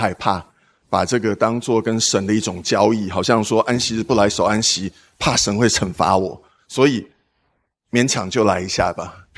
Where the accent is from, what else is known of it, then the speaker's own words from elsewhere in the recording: Taiwan; moved away; 我小时候在台湾其实不是一个学业很好的孩子，那因为如此，我爸妈就送我出国。